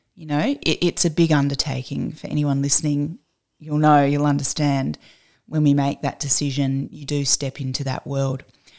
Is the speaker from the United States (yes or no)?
no; Adelaide, South Australia, Australia; also born or lived in Sydney; now in Melbourne, Australia; I was actually born here in Naam, and then I grew up on Kaurna land in Adelaide, and then I spent about 10 years on Gadigal land in Sydney. And then I came back to Naam, and I've been here now for about 20 years.